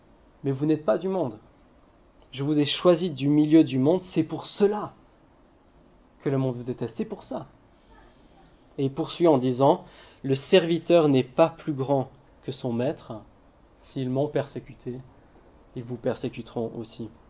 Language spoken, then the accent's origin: French; France; born there; c'est parce que je suis né ici, je suis né en France.